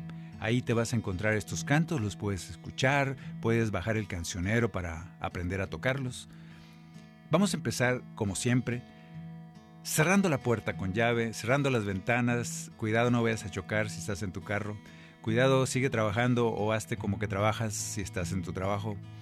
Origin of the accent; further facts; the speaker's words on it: Sonora, Mexico; compusimos cuando vivíamos en Hermosillo, Sonora, allá en mi estado